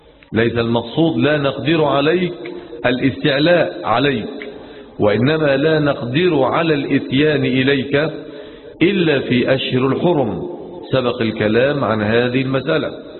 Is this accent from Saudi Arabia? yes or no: no; Egypt; يعني احنا مثلا عندنا في مصر لما نقول لواحد حط المية في البراد